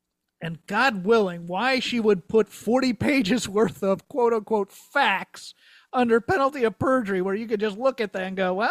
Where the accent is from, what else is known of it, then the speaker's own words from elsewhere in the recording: Virginia, United States; Brian grew up in North Carolina. I grew up in Virginia.